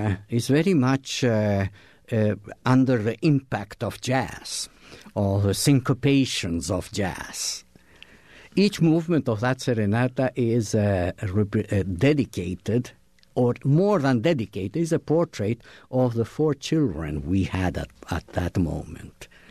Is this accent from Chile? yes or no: yes; Chile; English is a second language; now in Bloomington, United States; And I think the worst part of what has happened in my home country was the 16 years of dictatorship of Pinochet.